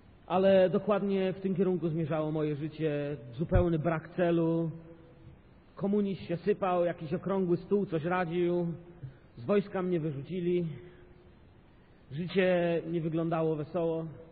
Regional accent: Bielsko-Biała, Silesian Voivodeship, Poland; Bóg mnie wziął z Bielska Białej. Wychowałem się i wyrastałem w Bielsku Białej.

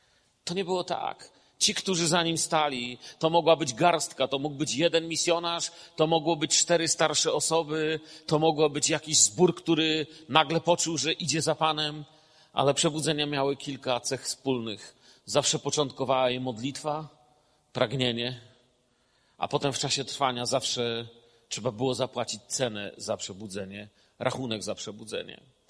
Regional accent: Silesian Voivodeship, Poland; jak to tam u nas na Śląsku mówią, kupa ludzi przyjdzie

